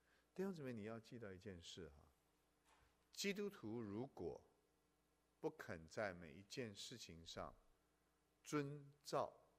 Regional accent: China; 我们中国人有一个很根深蒂固的错误的观念

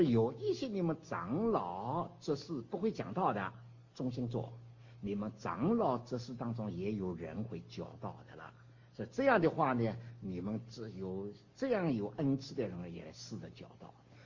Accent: China; 哦，我们中国人以前有个的印象呢，传道是越穷越属灵。

